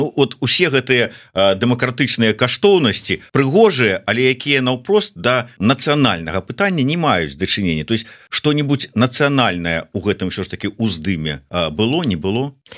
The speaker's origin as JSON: {"language": "Russian", "country": "Belarus", "said": "сейчас мы, белорусы, как нация, соспели до того"}